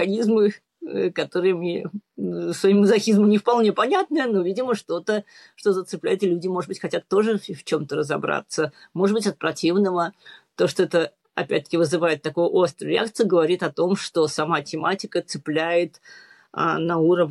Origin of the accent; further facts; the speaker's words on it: Moscow, Russia; Опять, как москвич, мне трудно это было долго осознать